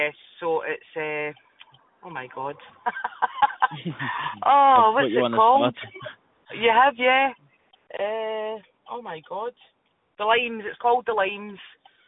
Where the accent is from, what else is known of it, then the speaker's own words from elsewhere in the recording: Scotland, United Kingdom; No, I'm Scottish.